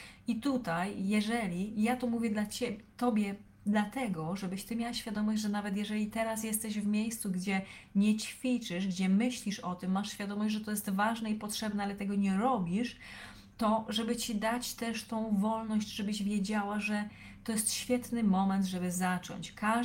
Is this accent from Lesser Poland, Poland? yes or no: yes; Lesser Poland, Poland; ja pochodzę z Małopolski, z takiej małej miejscowości pomiędzy Krakowem a Katowicami.